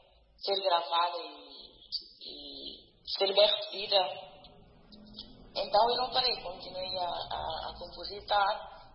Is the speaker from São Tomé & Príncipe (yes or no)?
yes; São Tomé, São Tomé & Príncipe; eu nasci em São Tomé, cresci em São Tomé